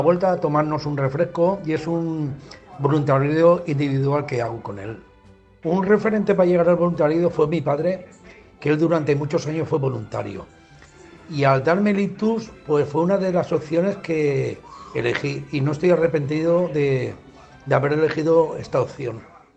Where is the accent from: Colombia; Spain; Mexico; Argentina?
Spain; Valencia, Valencian Community; tengo 57 años. Soy de Valencia.